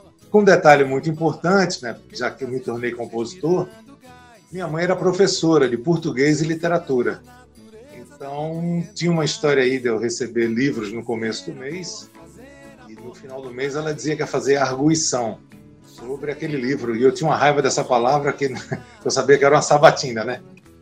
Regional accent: Recife, Pernambuco, Brazil; eu sou pernambucana, né? Sou nascido em Recife. E sou filho de matutos, né? Meus pais eram caipiras, né? Meu pai de uma cidade chamada Gamileira e minha mãe da cidade de Flores, que é na região de Serra Talhada

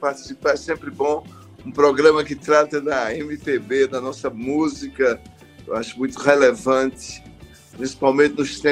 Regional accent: Belo Jardim, Pernambuco, Brazil; also born or lived in Caruaru; Eu nasci em Caruaru, que é vizinho a Belo Jardim, porque Belo Jardim não tinha maternidade. Então, todo mundo nascia em Caruaru, ou não, por parteira, porque não tinha. Então, astrologicamente, eu sou caruaruense.

